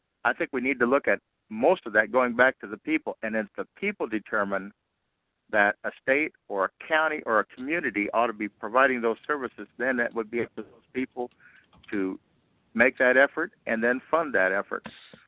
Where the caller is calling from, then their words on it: Davenport, Iowa, United States; Yeah, this is … in Davenport, Iowa. I'm a congressman from Iowa and Speaker of the House for the state of Iowa.